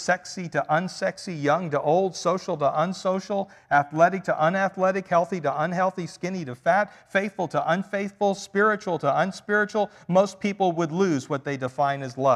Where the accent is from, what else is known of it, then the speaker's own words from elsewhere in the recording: Pennsylvania, United States; I'm from Pennsylvania, so, okay? I'm from 50 miles west of Philadelphia is where I grew up.